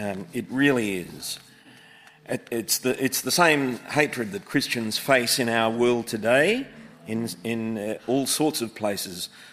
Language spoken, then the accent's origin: English; Gladesville, New South Wales, Australia; I'm from Gladesville, 18 minutes that way on a Sunday.